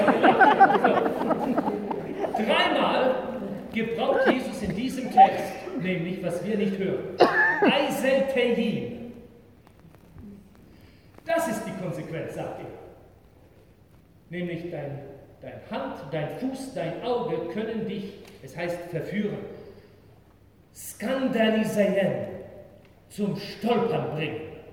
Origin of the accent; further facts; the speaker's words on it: Canada; German is a second language; now in Germany; Tradition in meiner Heimat in Kanada ist, dass unsere Friedhöfe, heute gibt es die auch, aber früher lagen sie alle weit aus den Städten raus.